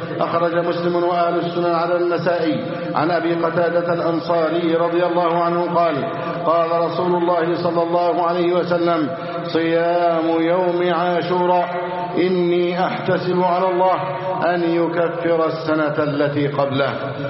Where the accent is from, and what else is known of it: Egypt